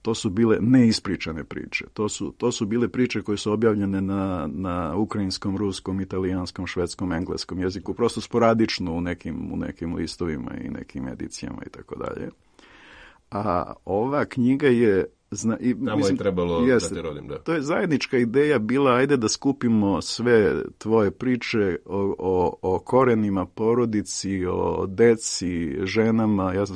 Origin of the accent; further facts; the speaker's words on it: Arilj, Šumadija and Western Serbia, Serbia; Arilj je inače mali grad odakle sam ja